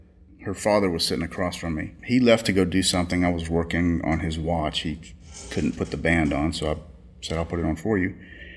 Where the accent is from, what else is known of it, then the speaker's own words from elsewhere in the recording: Louisiana, United States; also born or lived in Texas; I am from Louisiana. Spent most of my time in Texas. I'd moved back to Louisiana